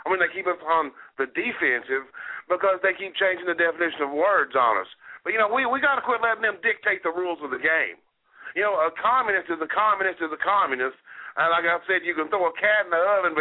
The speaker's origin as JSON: {"language": "English", "country": "Canada", "said": "I'm in Canada. I am a Canadian."}